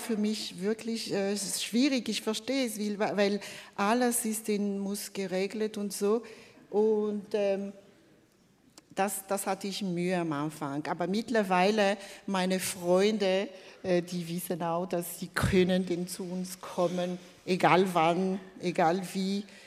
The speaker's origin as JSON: {"language": "German", "country": "Madagascar", "moved": "yes", "lives_now": "Switzerland", "said": "Also mein Herkunftsland ist Madagaskar. Ich bin ein sogenannter Migrant, also Heiratsmigrantin. Tönt schrecklich, aber ich liebe es zu sagen, in die Schweiz durch Liebe."}